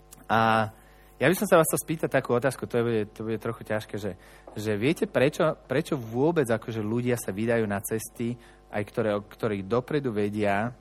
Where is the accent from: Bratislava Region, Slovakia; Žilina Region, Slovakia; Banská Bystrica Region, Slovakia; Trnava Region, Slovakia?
Bratislava Region, Slovakia; Bratislava; v Napalisádoch, to bol zbor, kde sme vyrastali v Bratislave